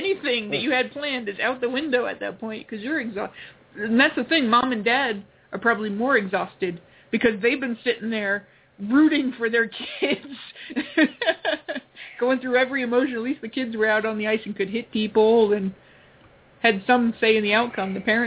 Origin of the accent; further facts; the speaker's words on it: Ireland; I'm Irish. It's a national holiday for me.